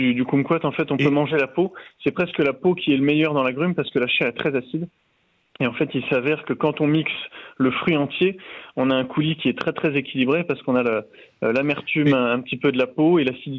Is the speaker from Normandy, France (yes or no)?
yes; Normandy, France; les huîtres normandes, parce que je suis normand, donc ça me fait plaisir d'essayer d'incorporer un petit clin d'œil à ma Normandie.